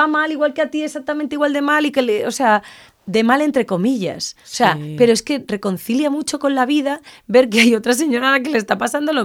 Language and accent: Spanish; Galicia, Spain; yo como soy gallega además, bueno, yo hasta algunas noches que yo me fui a vivir a una casa en el pueblo, en una aldea